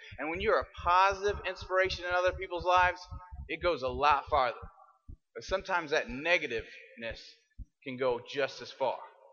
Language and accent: English; Indiana, United States; I'm from Indiana. I grew up here. I grew up in a small town. I worked in the cornfields. I played basketball like most Hoosier kids.